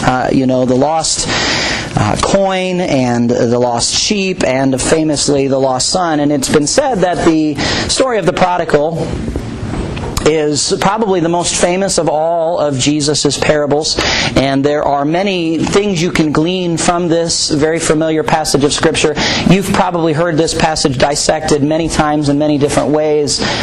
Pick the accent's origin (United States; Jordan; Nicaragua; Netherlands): United States; Minneapolis, Minnesota; Some of you know my testimony already, but I grew up in Pastor Monty's youth group in Minneapolis